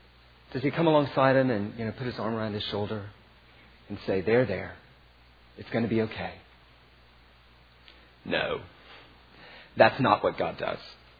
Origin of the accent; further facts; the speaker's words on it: East Coast, United States; now in Pacific Northwest, United States; I understand that, you know, I'm from the East Coast where we're all cold and hard and emotionally repressed. I get that. And that I've moved to the West Coast, and not just anywhere on the West Coast, but the Pacific Northwest